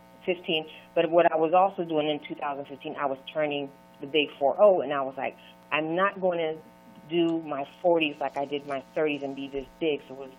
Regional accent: Panama; now in Atlanta, United States; I live in Atlanta, of course, but I'm originally from Panama.

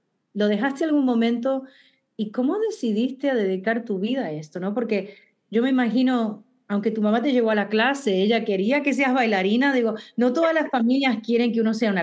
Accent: United States; estábamos hablando las dos que crecimos aquí en Estados Unidos

